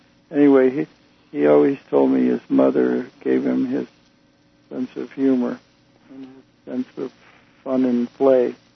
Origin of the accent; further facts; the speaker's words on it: Missouri, United States; I came from country and western, and I'm from Kansas City, so from Missouri, near Kansas City, and had been exposed to a lot of jazz when I was a kid